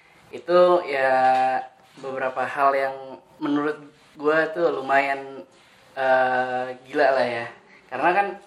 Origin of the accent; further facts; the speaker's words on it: Jakarta, Indonesia; Asli Jakarta. Jadi gue besar di Jakarta.